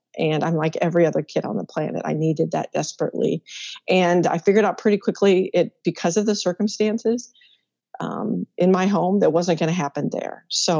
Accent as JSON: {"language": "English", "region": "Midwest", "country": "United States", "tie": "born or raised there", "said": "And so for me, I was raised in the Midwest. I'm one of five kids."}